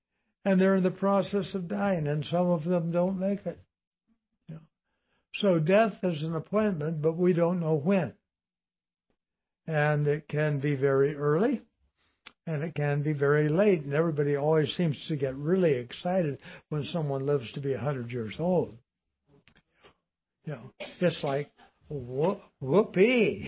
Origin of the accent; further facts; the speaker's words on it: Compton, California, United States; I grew up in Compton, California, which was a nice town way back when.